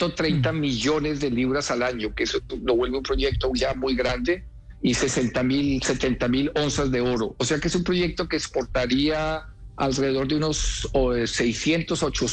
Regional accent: Colombia; Eso sería mi ambición como colombiano, pero ojalá se pueda hacer.

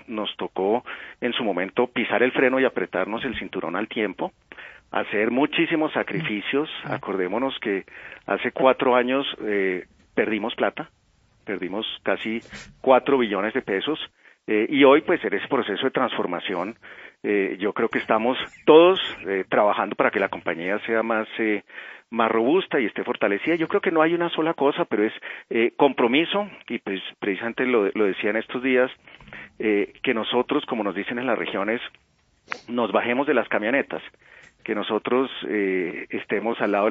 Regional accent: Colombia; que entendamos como colombianos que lo mejor que podemos hacer

